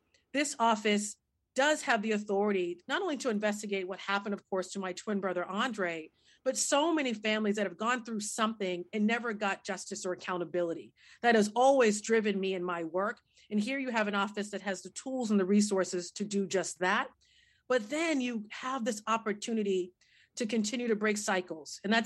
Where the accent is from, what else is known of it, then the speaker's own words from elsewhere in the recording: Boston, Massachusetts, United States; but I grew up in Boston, born and raised, and my father before me.